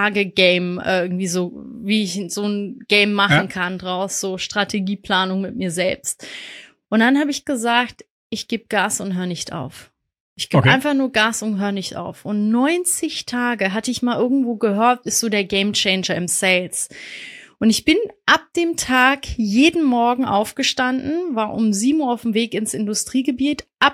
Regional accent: Iran; ich bin Iranerin, wir sind alle so laut und crazy.

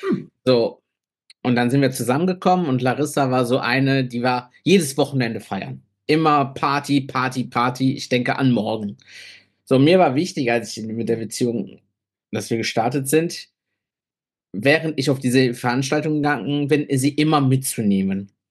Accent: Cologne, North Rhine-Westphalia, Germany; Ich bin 31 Jahre alt. Ich bin Italiener, lebe aber mein ganzes Leben schon hier in Köln.

